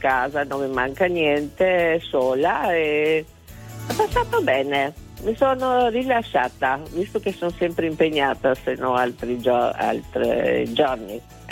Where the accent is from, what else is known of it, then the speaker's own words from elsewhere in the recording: Trieste, Friuli-Venezia Giulia, Italy; Da Trieste, sono a Trieste.